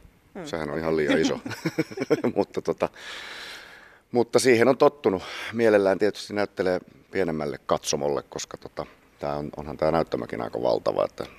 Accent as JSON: {"language": "Finnish", "town": "Anjalankoski", "region": "Kymenlaakso", "country": "Finland", "tie": "born or raised there", "said": "tuolla synnyin paikkakunnallani Anjalankoskella, joka on nykyään osa Kouvolaa"}